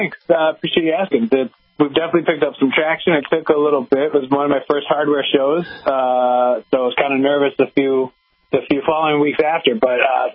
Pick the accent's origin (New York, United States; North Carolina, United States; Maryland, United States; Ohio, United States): Ohio, United States; Toledo; luckily I'm from Toledo, Ohio, the home of the world-famous Jeep. So we have a lot of automotive engineers here.